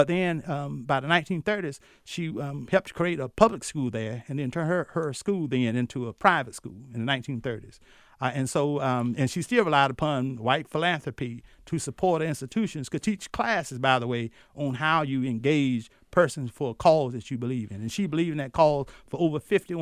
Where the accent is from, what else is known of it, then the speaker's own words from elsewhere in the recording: North Carolina, United States; I've been privileged to have authored four books looking at Vance County, my hometown.